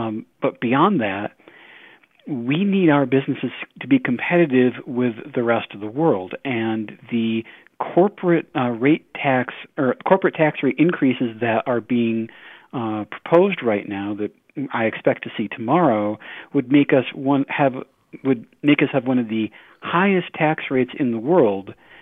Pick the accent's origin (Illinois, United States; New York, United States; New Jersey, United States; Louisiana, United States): New York, United States; So I grew up in New York State, the New York State Thruway System.